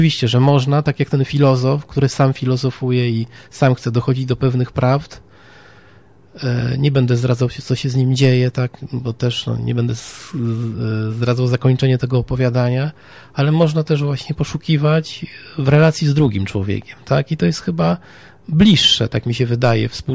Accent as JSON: {"language": "Polish", "town": "Warsaw", "region": "Masovian Voivodeship", "country": "Poland", "said": "pochodzę ze Śródmieścia. Najpierw mieszkaliśmy jeszcze jako dziecko na ulicy Krochmalnej, potem przeprowadziliśmy się na Waliców, no więc to jest jakby tuż przy Grzybowskiej, ścisłe centrum miasta."}